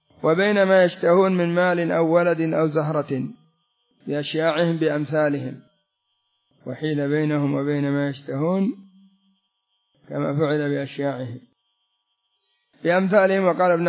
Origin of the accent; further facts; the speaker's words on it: Yemen; كان عندنا في اليمن الأعلى نسأل الله السلامة، هذه البرك يجتمع أصحاب القرية